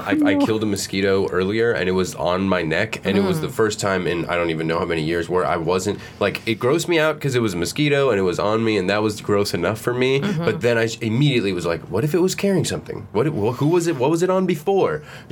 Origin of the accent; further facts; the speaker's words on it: Florida, United States; I'm from South Florida, so I would get mosquito bitten constantly down there.